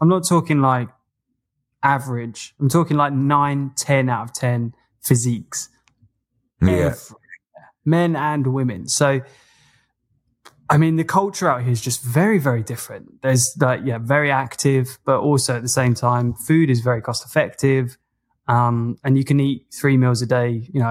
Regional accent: United Kingdom; as much influence as it can have as on a British schoolboy in a suburban village

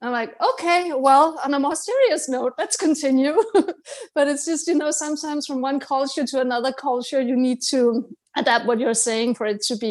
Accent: Denmark; I'm from Denmark, which is like a very small Scandinavian country.

